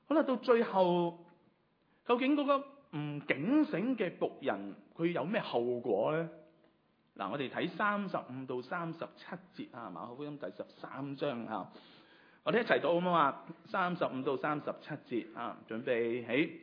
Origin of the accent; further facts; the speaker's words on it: China; 我觉得就好像我们中国人经常都会讲一句说话